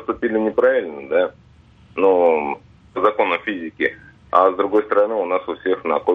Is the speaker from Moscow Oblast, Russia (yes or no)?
yes; Vidnoye, Moscow Oblast, Russia; С города Видное, Московская область.